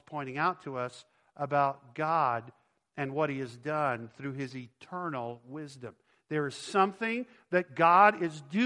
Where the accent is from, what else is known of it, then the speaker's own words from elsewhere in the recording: Texas, United States; I grew up in Texas. The biggest mountain we have is an overpass.